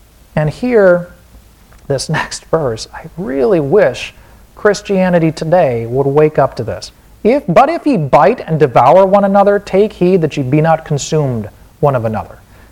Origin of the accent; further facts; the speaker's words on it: Wisconsin, United States; accent: Wisconsin; or there's my Wisconsin accent